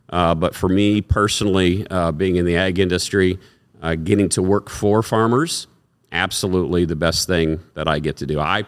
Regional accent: Baxter, Iowa, United States; So I grew up in central Iowa. Jasper County is my home county. Baxter is my hometown. Grew up on a diversified corn, soy, alfalfa rotation.

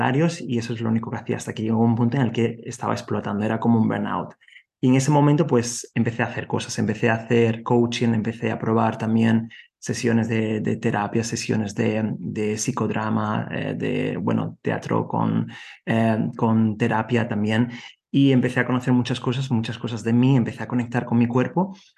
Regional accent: Spain; Yo estaba en ese momento trabajando en Alemania, soy de España

